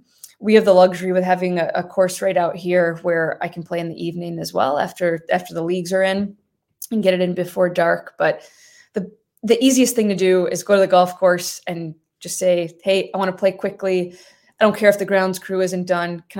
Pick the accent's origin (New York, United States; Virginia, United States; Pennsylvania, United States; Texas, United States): New York, United States; And I did it in the New York State Open, which was right in my hometown here.